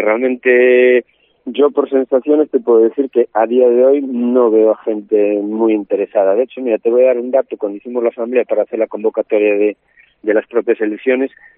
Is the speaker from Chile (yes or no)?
no; Conxo, Galicia, Spain; Yo soy de Conxo de toda la vida